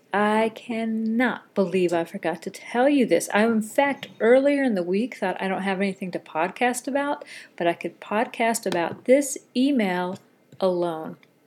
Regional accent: United States; I am an ignorant citizen of the United States of America.

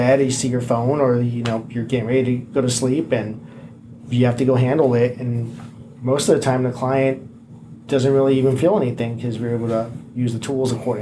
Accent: California, United States; apparently Californians do have accents. I'm from SoCal, which means I probably do.

